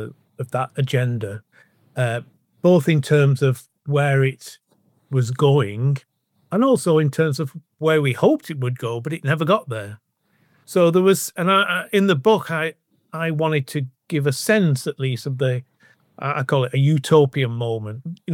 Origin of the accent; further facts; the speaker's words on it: Bolton, North West England, United Kingdom; From Bolton, really. I mean, I'd spent a lot of time in Manchester, which is both, you know, 10 miles and a million miles from Manchester. But just up the road. That's where I'm from originally.